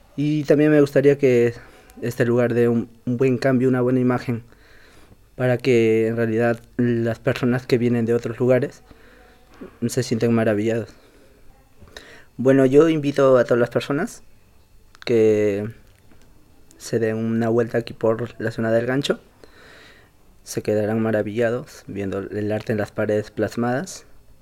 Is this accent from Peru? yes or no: yes; Peru; now in Zaragoza, Spain; soy de Perú, vivo aquí en España, en Zaragoza, llevo aproximadamente 4 años. La zona donde yo me encuentro actualmente es en El Gancho